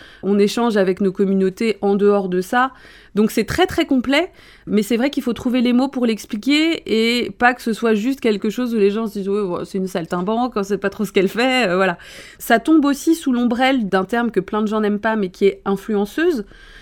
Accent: Brest, Brittany, France; now in Rennes, France; j'ai 38 ans, je vis à Rennes depuis plus de 10 ans maintenant, et je suis originaire de Brest, donc bretonne pur beurre

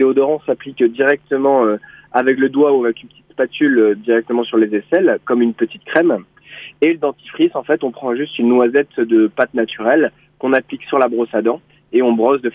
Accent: Lannion, Brittany, France; Nous, on est tous les deux bretons avec Marion. On vient de Lannion au départ.

